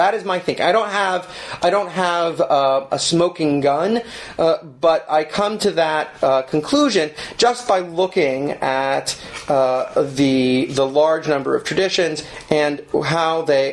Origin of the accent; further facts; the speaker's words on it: United States; I'm not, for instance, an Israeli Jew. I'm an American Jew.